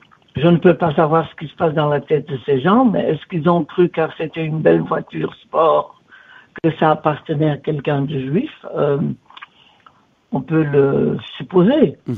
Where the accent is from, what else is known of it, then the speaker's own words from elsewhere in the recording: Belgium; Et on nous laisse pas vivre tranquillement, là où on est des Belges tout de même.